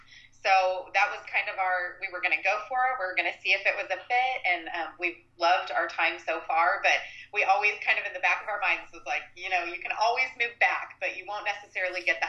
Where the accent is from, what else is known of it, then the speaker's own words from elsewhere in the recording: Kansas City, Missouri, United States; also born or lived in San Diego / New York City; So I am actually from Kansas City, but then I left Kansas City to go to San Diego for college, met my husband in New York City.